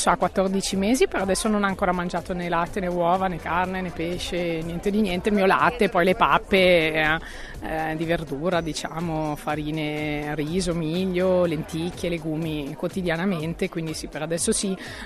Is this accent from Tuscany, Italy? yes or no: no; Piacenza, Emilia-Romagna, Italy; veniamo da Piacenza, vicino a Piacenza.